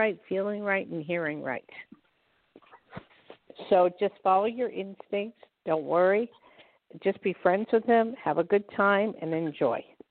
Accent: Newark, New Jersey, United States; The street smart comes from growing up in Newark, New Jersey.

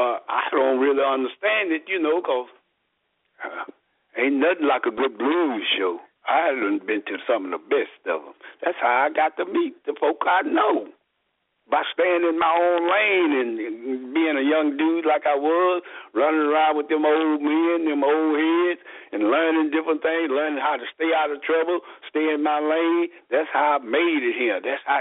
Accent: Dallas, Texas, United States; You know, I'm from Bonton.

